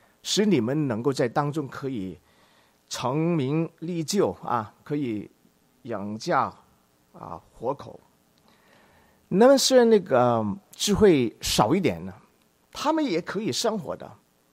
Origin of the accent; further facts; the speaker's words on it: China; 你不是好像我们中国人来讲，就是你努力要成功